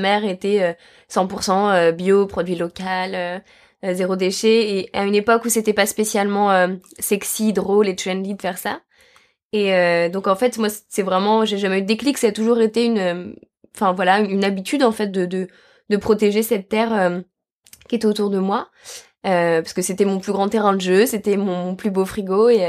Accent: Auvergne-Rhône-Alpes, France; je viens d'un petit village perdu en Savoie, où j'ai grandi littéralement au milieu des arbres et des flocons de neige

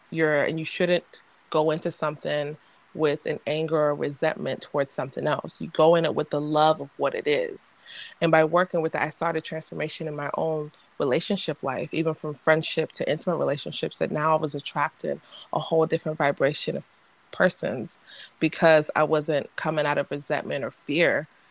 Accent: Nigeria; born there; moved away; I'm Nigerian born, so coming into a new land, there is a different weight that's carried around because of the land ancestors too.

